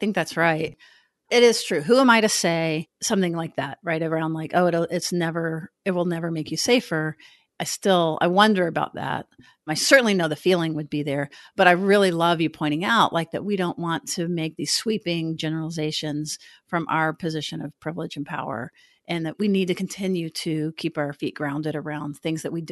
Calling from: Texas, United States; We're recording from Texas

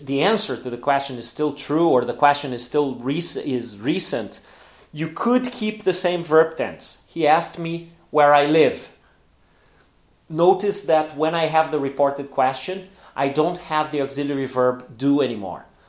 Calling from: Porto Alegre, Rio Grande do Sul, Brazil

